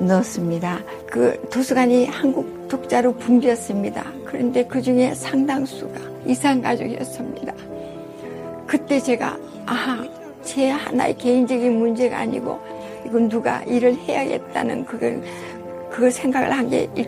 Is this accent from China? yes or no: yes; Manchuria, China; born there; 저는 1940년 음력으로 11월 17일 날 만주의 그 첩첩 산골인 다프차라는 그 독립군의 응거지에서 태어났습니다.